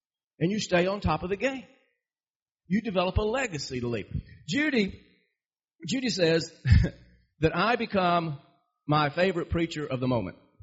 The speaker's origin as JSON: {"language": "English", "town": "Miami", "region": "Florida", "country": "United States", "tie": "born there", "said": "And I was born in Miami, so I had a link there."}